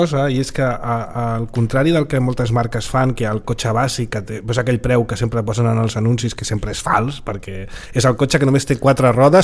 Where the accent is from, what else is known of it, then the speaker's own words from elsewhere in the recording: Barcelona, Catalonia, Spain; els que som natius de Barcelona, de fet evitem sempre